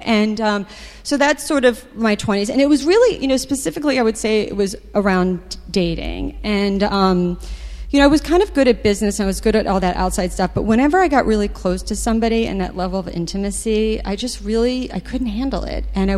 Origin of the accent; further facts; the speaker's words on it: New Jersey, United States; So I'm from New Jersey, South Jersey, near Philadelphia.